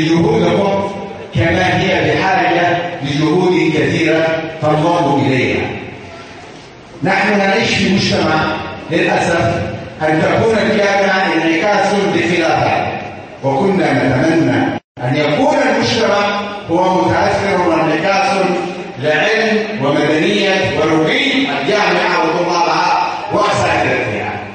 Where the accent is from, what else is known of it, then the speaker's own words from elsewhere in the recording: Yemen; التغيير الذي نسعى إليه كيمنيين